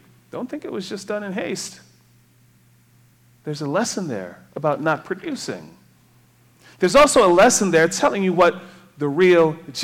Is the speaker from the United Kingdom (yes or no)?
no; Trinidad & Tobago; moved away; also born or lived in Detroit; Growing up in Trinidad and then moving to Detroit, I had a lot of stereotypes